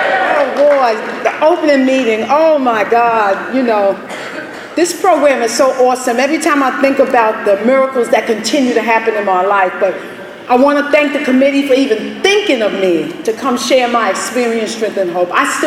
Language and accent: English; Brooklyn, New York, United States; I came from the Farragut Projects in Brooklyn, New York. Little did I know, while I was growing up, I grew up in an era